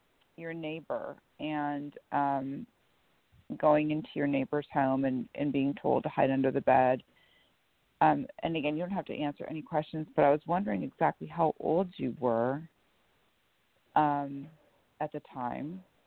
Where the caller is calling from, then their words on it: Washington, United States; At least I am here from Washington State.